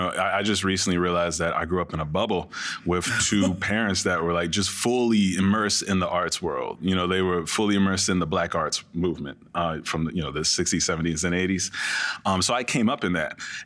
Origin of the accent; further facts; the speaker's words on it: Washington, District of Columbia, United States; And my dad was the dean of the art department at Howard University. I grew up on the Howard University campus.